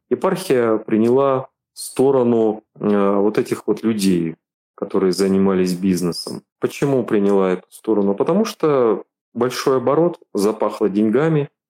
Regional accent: Chelyabinsk Oblast, Russia; also born or lived in Bashkortostan; я служил в Башкирии, сам я родом с Челябинской области, ушел в свой родной город

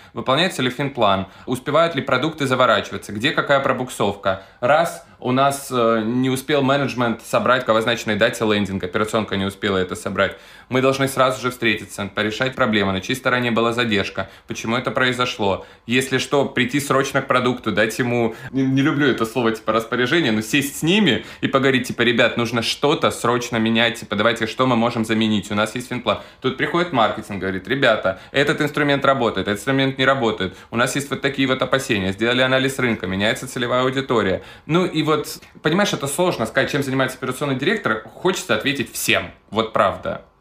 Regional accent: Krasnodar, Krasnodar Krai, Russia; Я сам из Краснодара, я заканчивал краснодарские вузы.

